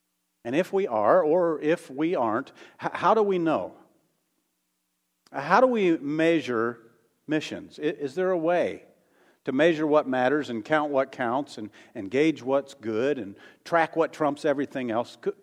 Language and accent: English; Mooresville, Indiana, United States; I'm from Mooresville, Indiana, and sometimes they call that place Moortucky.